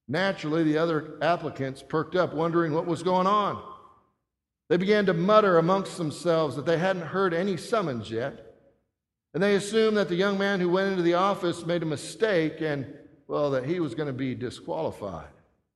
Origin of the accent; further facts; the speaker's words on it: Brady, Texas, United States; he was my pastor when I was a youth growing up in Brady, Texas.